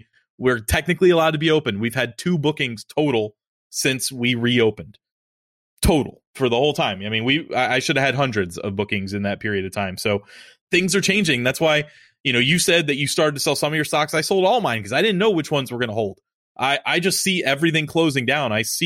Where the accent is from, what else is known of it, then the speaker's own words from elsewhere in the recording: United States; So I'm like, I wonder if I can go anywhere as an American, because they're saying that you can't go to Europe.